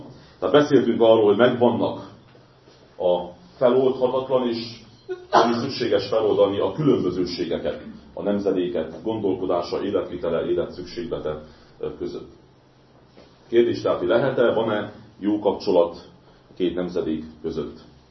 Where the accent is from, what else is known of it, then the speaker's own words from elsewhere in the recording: Hungary; nem fontos, hogy itt élek, nem fontos, hogy magyar vagyok